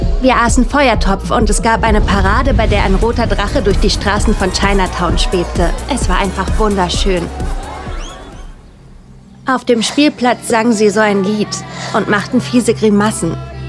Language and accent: German; North East England, United Kingdom; Ich komme aus dem Nordosten Englands und wurde mit Rassendiskriminierung in meiner Nachbarschaft konfrontiert.